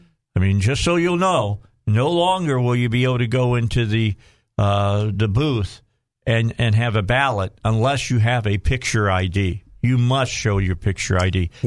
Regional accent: Illinois, United States; Look, I grew up outside of Chicago.

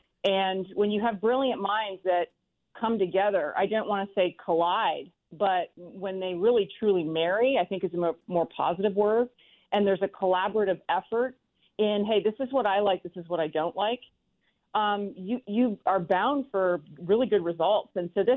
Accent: Canada; When you're growing up in Canada as a little kid, you get so conditioned and acclimated to being outside.

